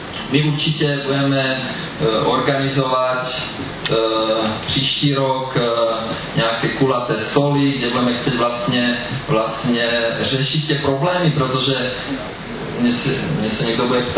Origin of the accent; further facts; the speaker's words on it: Slovakia; now in Czech Republic; Já samozřejmě jsem původem Slovák, ale mám českou manželku, mám české děti, žiju tady